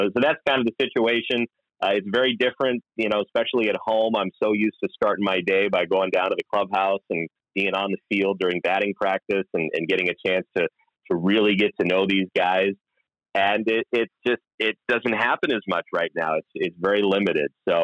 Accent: Palo Alto, California, United States; Growing up in Palo Alto, I grew up a huge Giants fan, both San Francisco and San Jose.

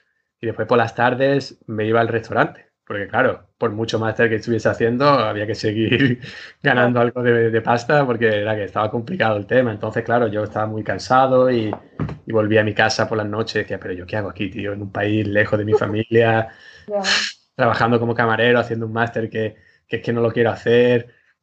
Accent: Marbella, Andalusia, Spain; Encima que yo vengo de Málaga, de Marbella, el sol, la playa, los amigos, soy muy familiar.

